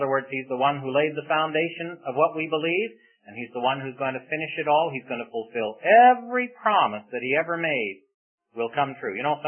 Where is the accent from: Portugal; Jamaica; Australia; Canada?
Canada; now in United States; but I'm not an American. I'm a Canadian, you see. And your country just lets me live here, and I appreciate that.